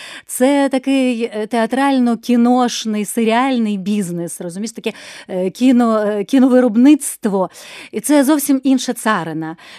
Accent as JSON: {"language": "Ukrainian", "region": "Kyiv", "country": "Ukraine", "tie": "born or raised there", "said": "Я корінна киянка."}